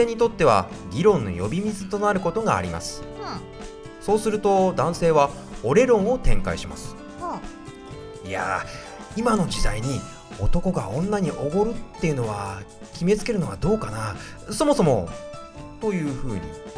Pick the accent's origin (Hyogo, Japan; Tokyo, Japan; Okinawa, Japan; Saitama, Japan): Saitama, Japan; 埼玉です埼玉